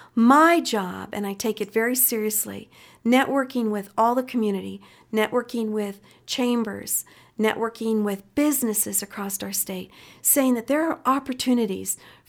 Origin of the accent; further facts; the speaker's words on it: Billings, Montana, United States; I'm from Montana. From Billings, been teaching for 23 years.